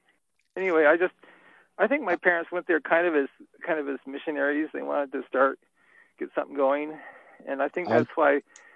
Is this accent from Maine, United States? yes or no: yes; Freeport, Maine, United States; also born or lived in Bath / Brunswick; Yeah, I grew up kind of in Freeport, well, Bath, Freeport, Brunswick area. All along there.